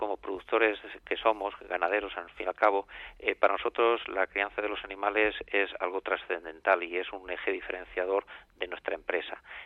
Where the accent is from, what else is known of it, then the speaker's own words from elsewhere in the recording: Galicia, Spain; somos gallegos, producimos en Galicia y llevamos productos de Galicia al mercado nacional e internacional